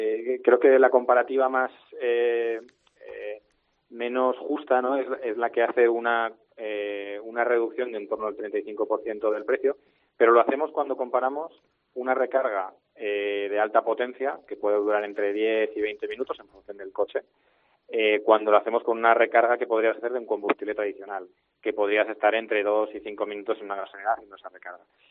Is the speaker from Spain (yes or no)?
yes; Cartagena, Region of Murcia, Spain; como buen cartagenero y murciano quería que mi familia de allí lo oiga bien